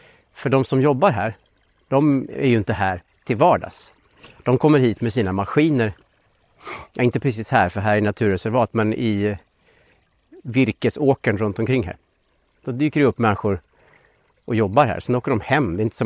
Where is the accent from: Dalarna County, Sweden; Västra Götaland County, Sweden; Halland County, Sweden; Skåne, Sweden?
Dalarna County, Sweden; Jag växte upp i Dalarna då